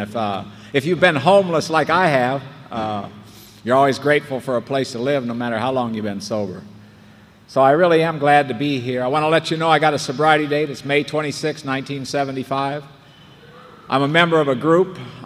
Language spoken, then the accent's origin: English; Nebraska, United States; moved away as an adult; also born or lived in North Carolina; I'm from Nebraska, and I went to North Carolina in 1989.